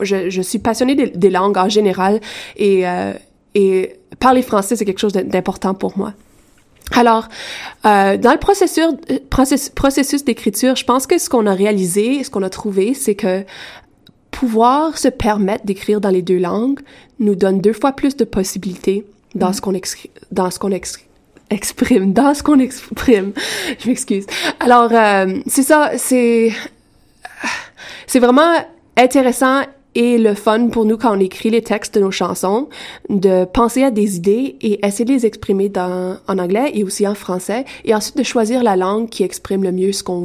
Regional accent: Penetanguishene, Ontario, Canada; moi, je suis franco-ontarienne et dans la communauté de Penetang où j'ai grandi, il y a quand même une grande population francophone. Donc, j'ai toujours eu cette dualité anglais-français en grandissant en Ontario.

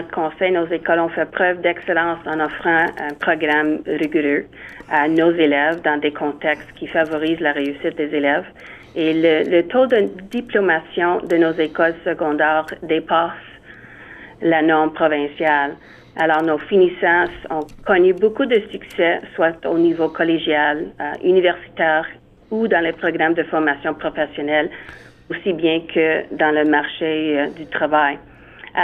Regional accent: St. Catharines, Ontario, Canada; je suis originaire de Sainte-Catherine. J'ai fréquenté l'école catholique Immaculée Conception dans ma jeunesse et mes enfants ont fréquenté les écoles catholiques de la région de Niagara aussi.

